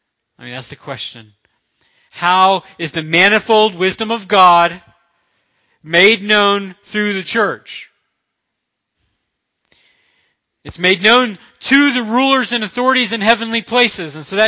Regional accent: Deep South, United States; I grew up in the Deep South where racism was a thing.

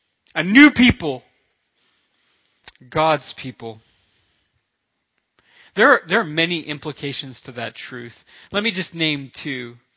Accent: Deep South, United States; I grew up in the Deep South where racism was a thing.

